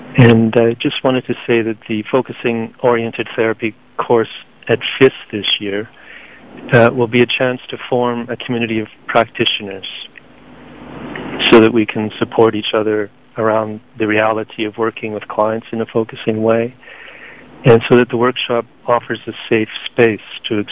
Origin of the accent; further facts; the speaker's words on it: Canada; moved away as an adult; now in Brighton, United Kingdom; And I grew up in Canada, but I've lived most of my adult life in Europe. And tonight I'm sitting in my flat in Brighton on the south coast of England.